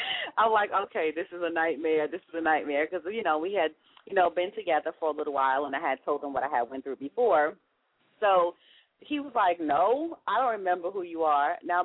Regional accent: Long Island, New York, United States; it's different for me because I'm from Long Island. He's from the Bronx. So me being a little old, you know, island girl coming into the Bronx

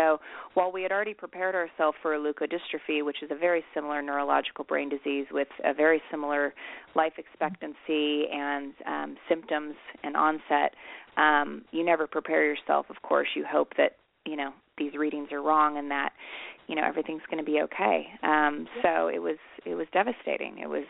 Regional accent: Naperville, Illinois, United States; I mean, I loved growing up in Naperville, and it holds such a big place in my heart.

